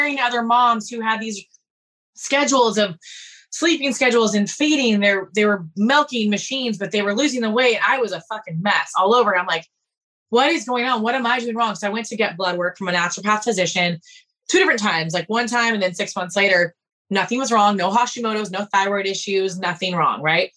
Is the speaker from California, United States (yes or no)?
yes; Newport Beach, California, United States; because I'm from Newport Beach, California, and we were in Long Beach at the time.